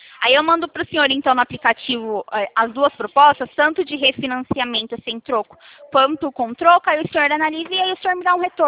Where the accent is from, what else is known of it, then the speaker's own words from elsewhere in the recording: Araras, São Paulo, Brazil; eu sou aqui de Araras.